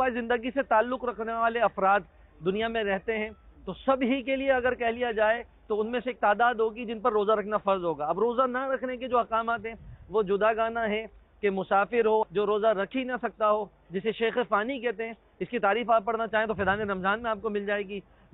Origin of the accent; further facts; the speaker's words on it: Hyderabad, Sindh, Pakistan; پیدائش بھی یہیں کی ہے, تو کچھ تو یادیں حیدرآباد سے وابستہ ہیں